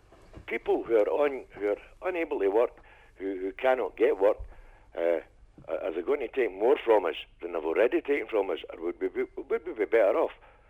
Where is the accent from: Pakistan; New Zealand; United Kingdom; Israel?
United Kingdom; Scotland; I think I'm a Scotsman.